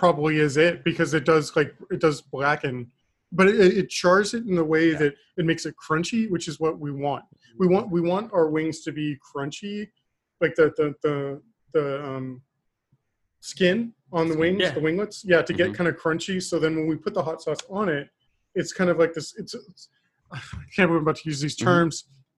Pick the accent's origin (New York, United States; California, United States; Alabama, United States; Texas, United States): Texas, United States; I'm a Texan.